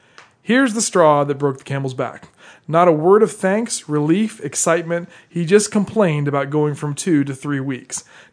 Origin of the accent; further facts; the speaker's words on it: the South, United States; John, you can tell I'm from the South.